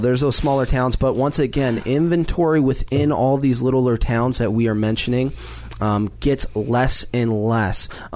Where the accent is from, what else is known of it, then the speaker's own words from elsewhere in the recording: Turner, Oregon, United States; I grew up in Turner, Oregon, so I'm going to always combine Turner, Almsville, Staten, Cloverdale, Shaw, Sublimity.